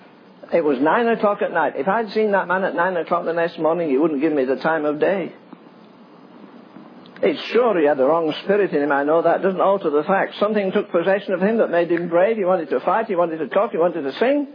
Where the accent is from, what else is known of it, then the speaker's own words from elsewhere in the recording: England, United Kingdom; Yeah, I'm from England.